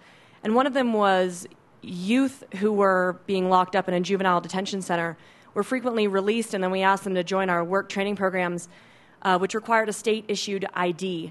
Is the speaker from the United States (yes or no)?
yes; Seattle, Washington, United States; I'm from Seattle.